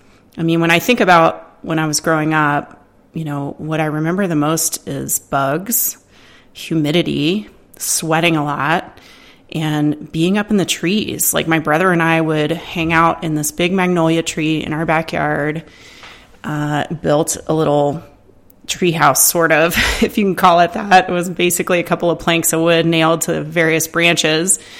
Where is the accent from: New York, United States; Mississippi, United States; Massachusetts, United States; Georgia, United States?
Georgia, United States; Atlanta; Actually, I grew up in the South in Atlanta, Georgia, with a really awesome family, unique, quirky, and fun